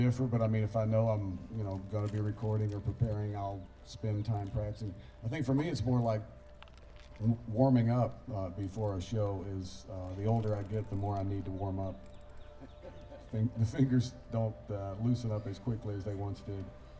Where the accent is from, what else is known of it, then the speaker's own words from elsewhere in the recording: Nashville, Tennessee, United States; So I grew up outside Nashville, so I did have the advantage of watching great musicians on TV and learning that way.